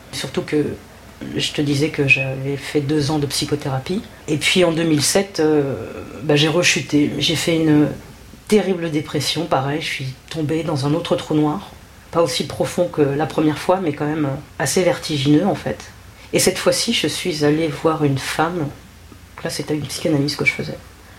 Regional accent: France; born there; Je suis d'origine marocaine par mon père et par ma mère, qui sont tous les deux des Marocains purs jus. Et moi, je suis née en France.

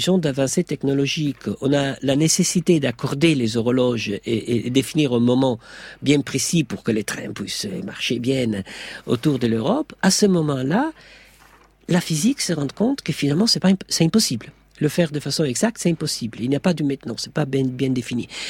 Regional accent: Italy; vous me regardez et vous voyez, moi, que je suis italienne

